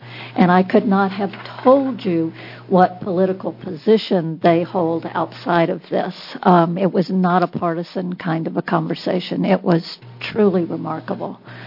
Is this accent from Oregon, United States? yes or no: yes; Tigard, Oregon, United States